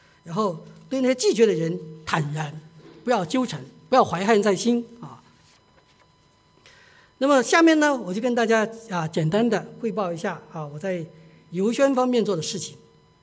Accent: China; 我们中国人很喜欢礼尚往来，其实也不错啊

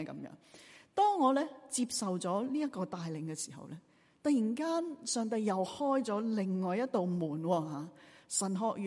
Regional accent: Toronto, Ontario, Canada; also born or lived in Hong Kong; 其实我不是未去过外国读书，我在多伦多这里长大，在外国读过书的嘛，后来回到香港

